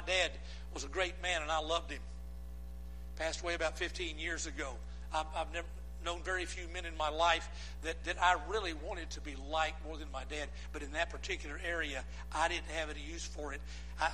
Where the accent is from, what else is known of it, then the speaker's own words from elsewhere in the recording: the South, United States; I'm a Southern boy. I was born and raised in the South. I love the South.